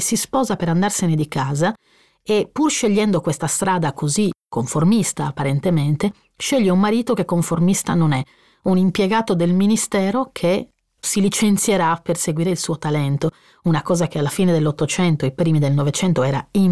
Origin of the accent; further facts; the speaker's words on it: Sardinia, Italy; È una domanda che mi sono sempre fatta come lettrice, come scrittrice, come sarda